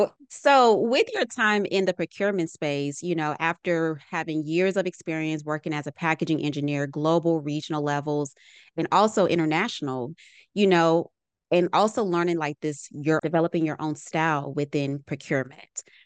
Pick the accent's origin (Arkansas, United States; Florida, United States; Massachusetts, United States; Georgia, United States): Arkansas, United States; So I grew up in the South. I'm a Southern girl to my core. I'm from Arkansas.